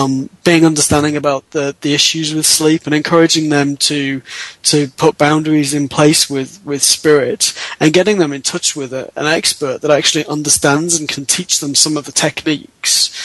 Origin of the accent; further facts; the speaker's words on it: United Kingdom; some allowances, but I'm British, and I don't know.